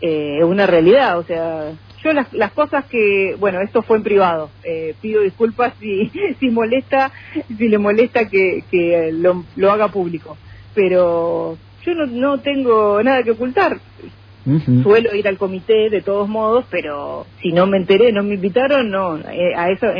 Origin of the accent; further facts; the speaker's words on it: Comodoro Rivadavia, Chubut, Argentina; en un lugar chico, como Comodoro, donde los que nacimos y nos criamos en Comodoro